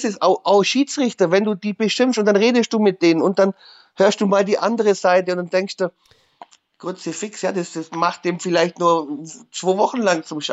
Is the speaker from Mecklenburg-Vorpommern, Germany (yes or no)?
no; Augsburg, Bavaria, Germany; Und als Augsburger bin ich froh, wenn ich gegen München spiele